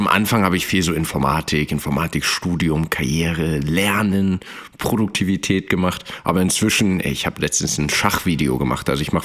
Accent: Hamburg, Germany; ich bin aus Hamburg

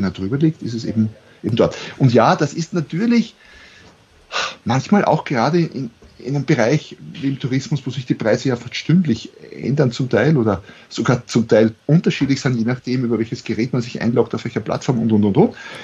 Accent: Austria; ich bin Österreicher, wie man hört, für alle nicht österreichischen Hörer vielleicht.

